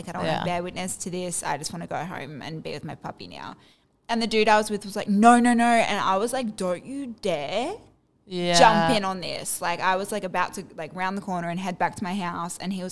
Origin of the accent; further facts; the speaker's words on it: Terrigal, New South Wales, Australia; I was on a date with a dude in Terrigal in my hometown.